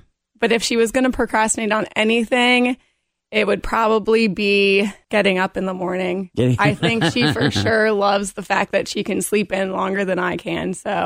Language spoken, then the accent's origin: English; Canada; I am a Canadian.